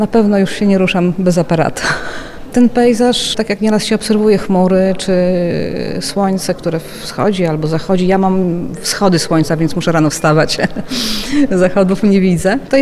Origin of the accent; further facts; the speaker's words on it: Lublin, Lublin Voivodeship, Poland; Ponieważ jestem lublinianką, chociaż mieszkam teraz troszeczkę dalej od Lublina